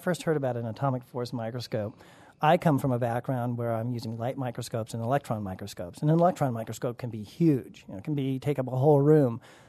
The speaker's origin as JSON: {"language": "English", "region": "Colorado", "country": "United States", "tie": "born or raised there", "said": "Yes, I do recall growing up in Colorado, actually, and the mountain roads there with the salt."}